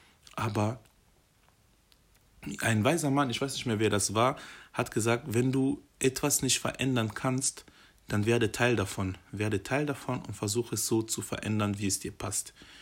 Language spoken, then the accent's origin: German; DR Congo; now in Germany; Kongo sind meine Wurzeln, meine Heimat. Nicht falsch verstehen. Ich verleugne nicht meine Heimat. Ich bin da geboren und bin teilweise da groß geworden.